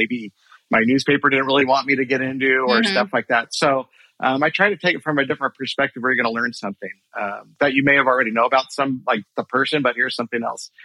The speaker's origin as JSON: {"language": "English", "region": "California", "country": "United States", "tie": "born or raised there", "said": "So, I mean, I grew up in the Bay Area."}